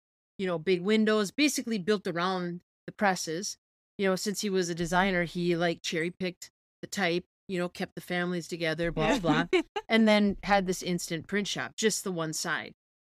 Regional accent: Pennsylvania, United States; We're from Pennsylvania.

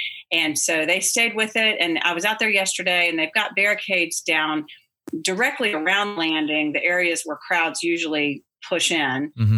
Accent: Texas, United States; now in North Carolina, United States; I grew up in South Texas near Galveston, and okay. I've been on boats all my life, different capacities, but I didn't know a whole lot about marlin fishing until I moved here

